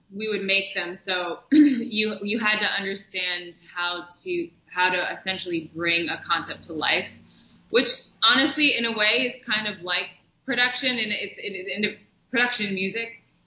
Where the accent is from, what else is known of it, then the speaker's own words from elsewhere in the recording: Pennsylvania, United States; I'm from Pennsylvania. So I came from the Poconos, so it's close to New York. So I've always kind of been familiar with the city.